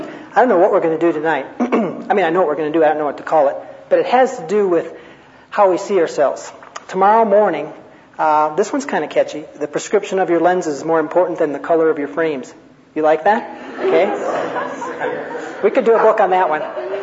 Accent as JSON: {"language": "English", "region": "Minnesota", "country": "United States", "said": "and so we're from Minnesota"}